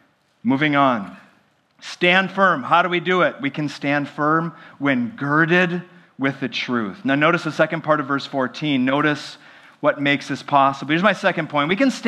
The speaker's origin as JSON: {"language": "English", "region": "Minnesota", "country": "United States", "tie": "born or raised there", "said": "I grew up in the Midwest in the state of Minnesota, specifically."}